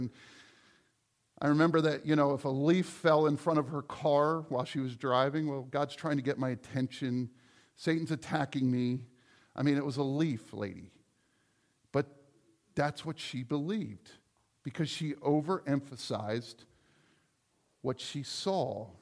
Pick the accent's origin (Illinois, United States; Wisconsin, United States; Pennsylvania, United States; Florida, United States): Pennsylvania, United States; I grew up in York County, and I graduated from Dover